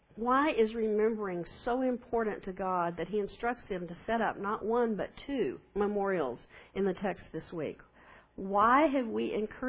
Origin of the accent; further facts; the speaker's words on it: Alpine, Texas, United States; Y'all all know that I grew up in Alpine, and I have made hundreds of trips from here to there and back since I've been an adult.